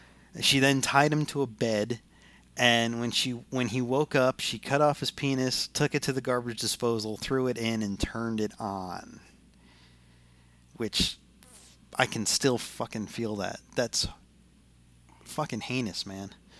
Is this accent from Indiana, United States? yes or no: no; New Jersey, United States; Because I'm from New Jersey and you lock your doors. Right? I'm not from Arkansas where, like, you leave your front door open when you go to work.